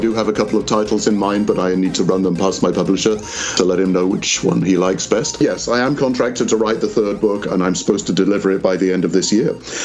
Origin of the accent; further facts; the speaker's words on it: Yorkshire and the Humber, United Kingdom; now in United States; I grew up up in Yorkshire, England